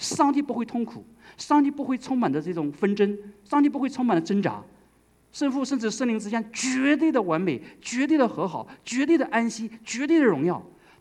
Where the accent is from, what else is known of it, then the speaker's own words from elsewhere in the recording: China; 我们中国人是天不怕地不怕的，我们不知道怕神，我们知道我们怕皇帝怕官员